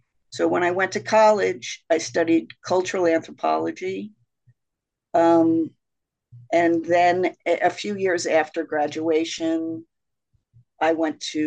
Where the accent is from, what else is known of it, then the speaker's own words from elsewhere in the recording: Patchogue, New York, United States; I was born in 1956 in Patchogue, Long Island, to a first-generation Italian father